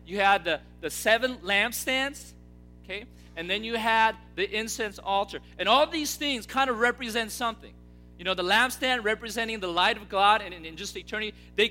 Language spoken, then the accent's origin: English; United States; It's like, because I grew up here in America.